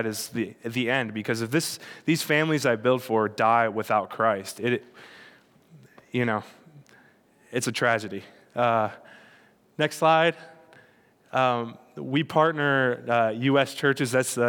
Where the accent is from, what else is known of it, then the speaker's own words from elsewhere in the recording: Michigan, United States; I'm from Michigan, so you'd think I would be used to it, but I'm telling you, no.